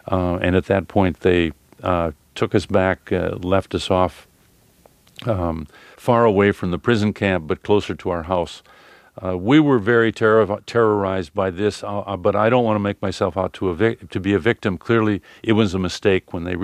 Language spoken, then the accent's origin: English; United States; I'm a journalist, I'm protected because I'm an American